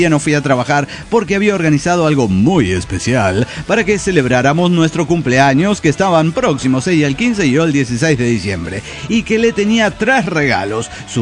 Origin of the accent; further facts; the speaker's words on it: Zacatecas, Mexico; de Zacatecas, México.